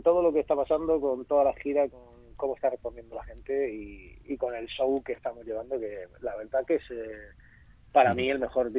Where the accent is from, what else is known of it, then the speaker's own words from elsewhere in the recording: Region of Murcia, Spain; yo soy murciano, con lo cual Alicante lo tengo cerca y he estado 20.000 veces ahí tocando en un montón de sitios